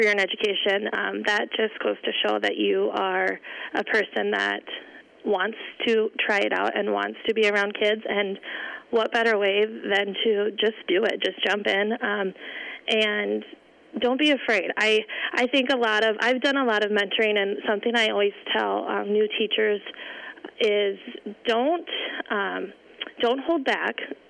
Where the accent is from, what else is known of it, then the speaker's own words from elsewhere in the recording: Mobridge, South Dakota, United States; I am from Mobridge. Like I said, I grew up here. I have a passion for our town